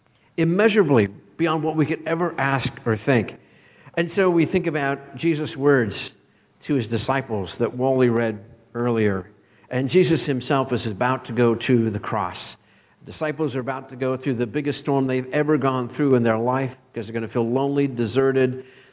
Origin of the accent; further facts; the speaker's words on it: Pennsylvania, United States; I grew up in Western Pennsylvania, and for us, water meant lakes around there, right?